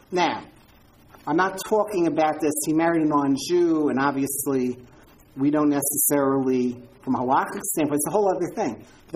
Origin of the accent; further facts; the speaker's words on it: Far Rockaway, New York, United States; I grew up in Far Rockaway, New York, very different place back then.